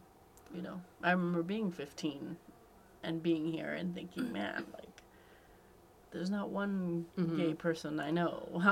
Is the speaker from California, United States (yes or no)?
yes; Irvine, California, United States; now in Los Angeles, United States; Because, you know, I grew up in Irvine, specifically